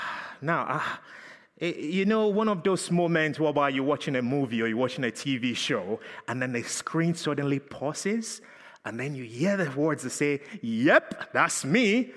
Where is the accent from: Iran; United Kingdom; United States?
United Kingdom; We're too polite as British people sometimes.